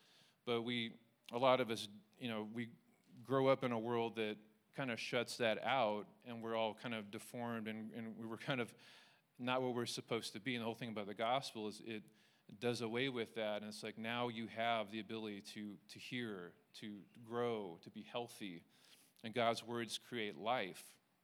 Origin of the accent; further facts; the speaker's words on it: Springfield, United States; I grew up on the North End, and everyone likes pro wrestling. You know what I mean? It's a working class part of Springfield